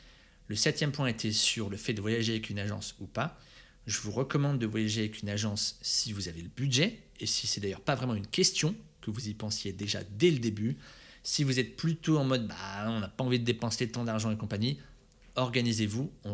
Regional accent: France; je sais, ça paraît bizarre encore une fois en tant que Français avec notre mentalité, mais ça existe en Asie.

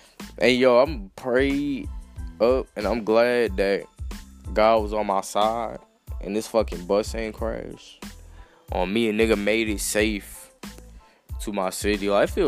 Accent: Dallas, Georgia, United States; I'm from Dallas, Georgia.

